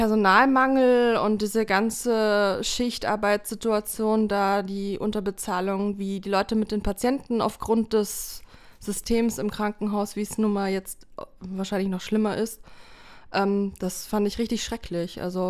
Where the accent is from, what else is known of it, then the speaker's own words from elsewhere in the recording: Germany; also born or lived in Berlin / Hamburg; Eigentlich komme ich aus Deutschland.